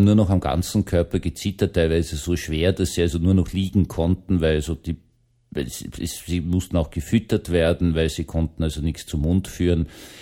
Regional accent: Vienna, Austria; meiner Heimatgemeinde Wien-Gumpendorf

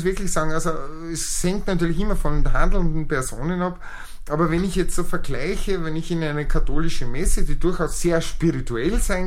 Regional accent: Lower Austria, Austria; als Evangelischer, ich selbst bin aufgewachsen in Niederösterreich in einem Dorf, wo, was weiß ich, 60 Evangelische und von 1500 Einwohnern.

